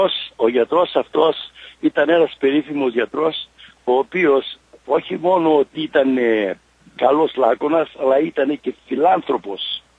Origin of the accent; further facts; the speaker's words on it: Greece; Εγώ προσωπικώς, ως Έλληνας, δεν μπορώ να ξεχάσω την αντρία που έδειξε ο Μεταξάς στο Γερμανό.